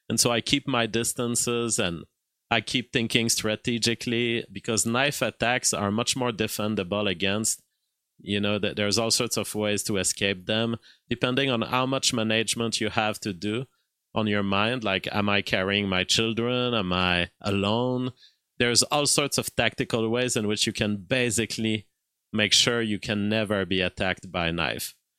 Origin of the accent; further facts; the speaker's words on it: Canada; You know, as a Canadian, everything is a little more relaxed in Canada.